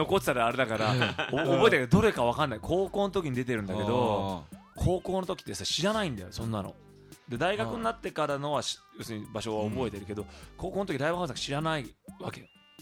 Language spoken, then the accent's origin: Japanese; Shibuya, Tokyo, Japan; 俺さ、全然地元渋谷だけど